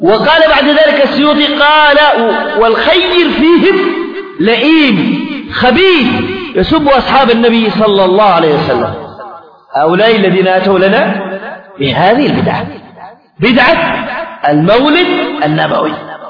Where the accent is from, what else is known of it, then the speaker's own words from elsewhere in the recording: Aden, Yemen; يمكن يستهوا عندنا في عدن ولا في بعض المحافظات